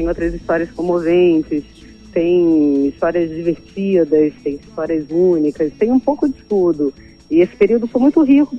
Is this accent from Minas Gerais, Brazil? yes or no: no; Rio de Janeiro, Brazil; Eu sou do Rio de Janeiro mesmo.